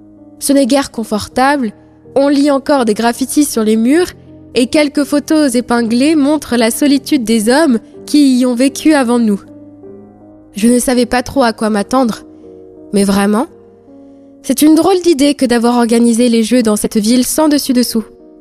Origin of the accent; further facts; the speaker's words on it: France; Alors, en tant que bon français, nous avons pris la précaution de venir avec des caisses de nourriture.